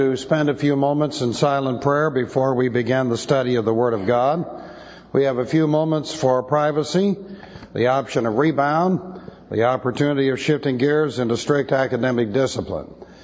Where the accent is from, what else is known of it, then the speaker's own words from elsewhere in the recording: Beverly Hills, California, United States; I lost several childhood friends, people that I grew up with in Beverly Hills